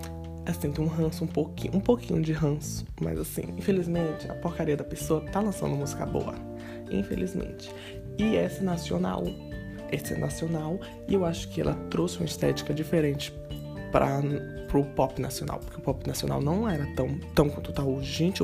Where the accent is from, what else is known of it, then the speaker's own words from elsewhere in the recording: Bahia, Brazil; eu sou da Bahia.